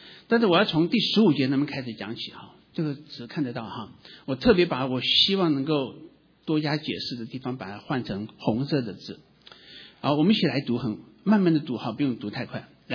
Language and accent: Chinese; Taiwan; 像比如说我们从国内来，从台湾来，我们都觉得英文很难学，我们英文学了很久很久以后，我们还有一个口音在